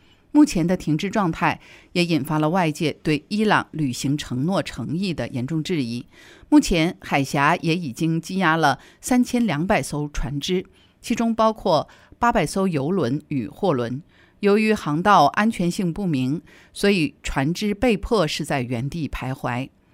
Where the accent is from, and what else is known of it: China